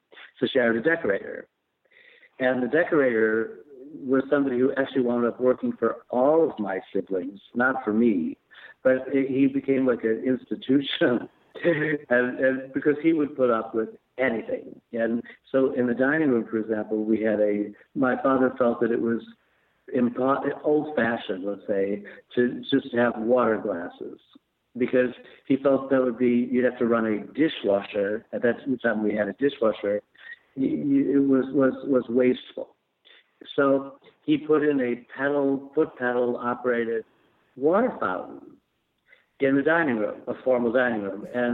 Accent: Chicago, Illinois, United States; I'm 70, so I was born in 1949, and I was born in Chicago.

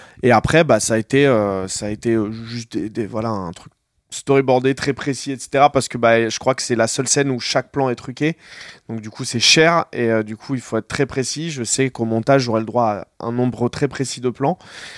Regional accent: Noisy, Île-de-France, France; moi, j'ai grandi à Noisy

